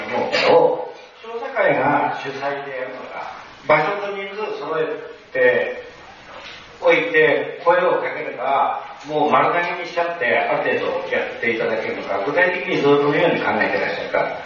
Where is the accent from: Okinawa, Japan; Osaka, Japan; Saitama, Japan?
Saitama, Japan; 埼玉から来ました、